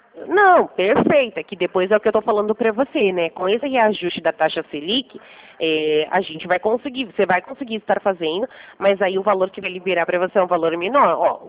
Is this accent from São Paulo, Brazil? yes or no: yes; Americana, São Paulo, Brazil; eu sou de Americana.